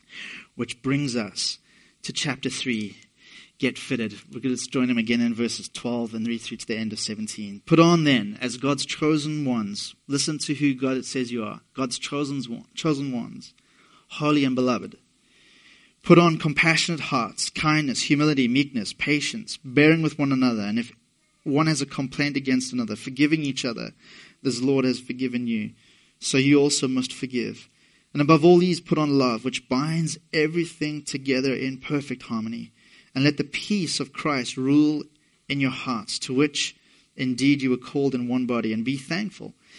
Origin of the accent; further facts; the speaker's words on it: England, United Kingdom; born there; I was born in England, and England is a great country. I have no desire to live there.